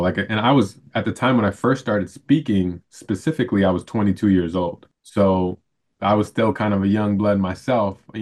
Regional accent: Chicago, Illinois, United States; Yeah. So I'm originally from Humboldt Park, Chicago. And for those of us that don't know what Humboldt Park is like, it's not the best area in the world, at least when I was growing up.

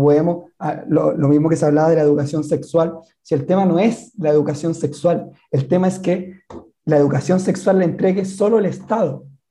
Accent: Chile; que igual divide como chilenos

